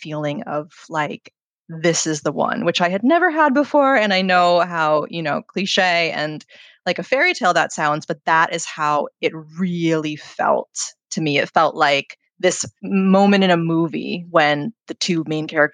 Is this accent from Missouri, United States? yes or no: no; Maine, United States; now in New York, United States; And I had moved to New York a couple years prior. I'm from Maine originally.